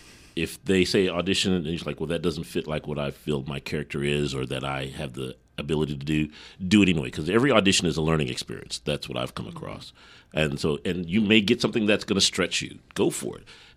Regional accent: Fort Worth, Texas, United States; also born or lived in Dallas / Paris, Texas; I grew up in Fort Worth and Dallas.

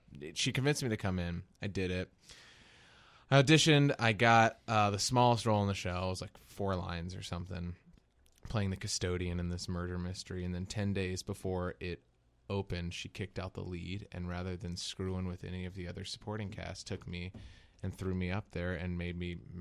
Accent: Pocosin, Virginia, United States; I'm from the Hampton Roads area of Virginia, a little tiny town called Pocosin, in the Chesapeake Bay. I grew up there all my life. Went to school in Virginia, University of Virginia

